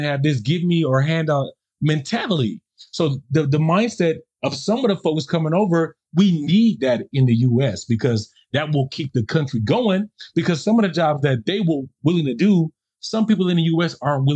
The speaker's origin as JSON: {"language": "English", "country": "United States", "tie": "born or raised there", "said": "obviously, I grew up in the States."}